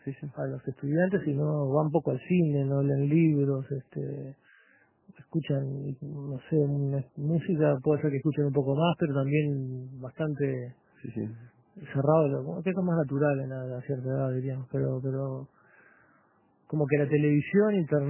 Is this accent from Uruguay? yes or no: yes; Montevideo, Uruguay; born there; En Montevideo.